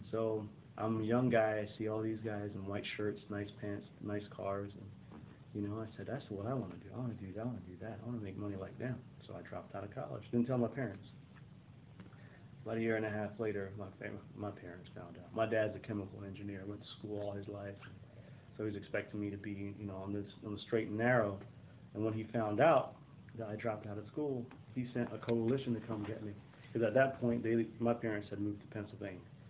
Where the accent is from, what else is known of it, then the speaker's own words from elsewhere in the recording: Somaliland, Somalia; also born or lived in London; now in Dayton, United States; Originally from, my heritage is from East Africa, in the country that is called Somalia, although where I'm from is Somaliland, and that place is trying to get its own independence.